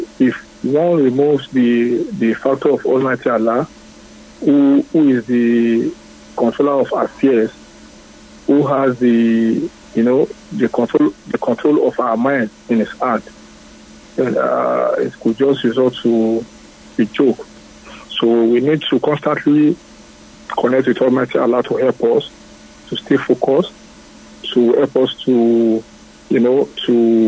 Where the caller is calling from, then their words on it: Akute, Ogun, Nigeria; I'm calling from Akute.